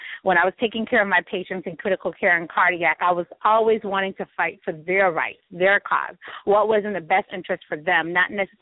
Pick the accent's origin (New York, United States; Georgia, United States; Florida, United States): Florida, United States; So growing up in South Florida, having family members, both sides of my family are very religious.